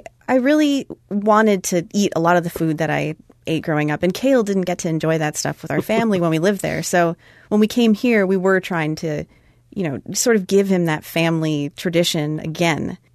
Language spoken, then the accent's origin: English; Guam; Growing up on Guam, for me, our family meals had 4 or 5 meat products on the table.